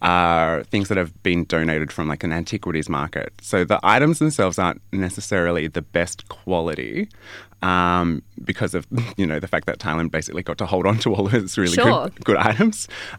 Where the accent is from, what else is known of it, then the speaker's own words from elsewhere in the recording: Australia; I would have absorbed from her influence growing up in Australia.